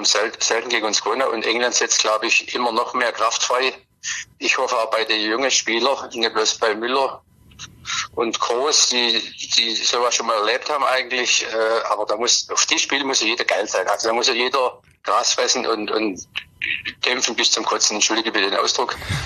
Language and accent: German; Germany; Ich bin für Deutschland, ich bin Deutscher